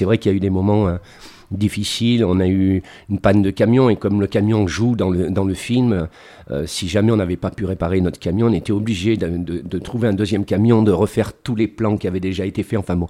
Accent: Échirolles, Auvergne-Rhône-Alpes, France; Alors figurez-vous que je suis né à Échirolles et qu'à Échirolles, il y avait un cinéma qui était à 300-400 mètres de chez nous

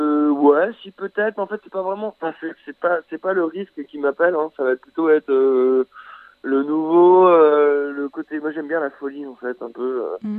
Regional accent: Lyon, Auvergne-Rhône-Alpes, France; vu que j'étais de Lyon

